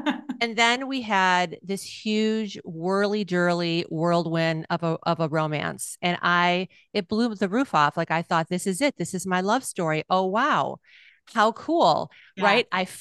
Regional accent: Cleveland, Ohio, United States; now in Seattle, United States; Right before I moved to Seattle, I decided to Zoom home to Cleveland. I'm from Cleveland, Ohio originally

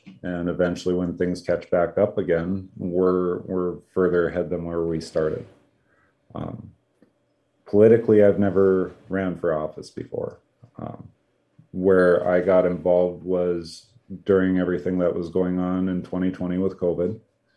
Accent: Bismarck, North Dakota, United States; also born or lived in Lair, United States; I'm born and raised in North Dakota, originally from Lair. When I was about five or so, my folks moved from Lair to the Bismarck area, and I grew up ranching and helping my dad manage ranches around the Bismarck area.

